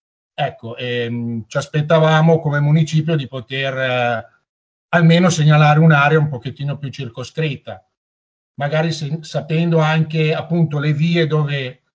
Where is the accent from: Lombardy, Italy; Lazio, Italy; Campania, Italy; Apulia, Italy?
Lombardy, Italy; Milan; io ad esempio vengo dal quartiere di Alba Quarto Giaro